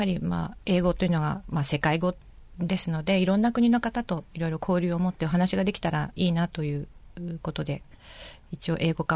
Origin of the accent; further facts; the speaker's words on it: Shizuoka, Japan; はい、そうです。あの、葵区の安藤というところで